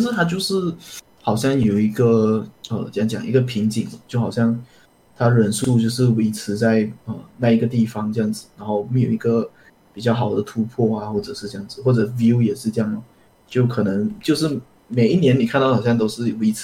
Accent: Malaysia; 因为我是马来西亚这边不能够 donate

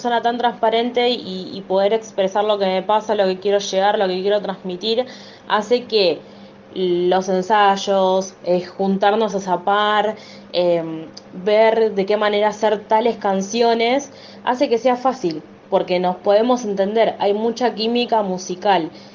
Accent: Lomas de Zamora, Buenos Aires Province, Argentina; Somos de Buenos Aires, yo soy de Lomas de Zamora y el resto de los chicos es de La Plata y Quilmes.

